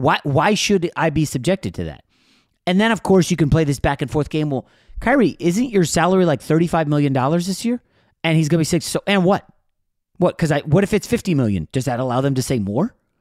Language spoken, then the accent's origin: English; New York, United States; born there; I was born in New York. I've always not liked Boston teams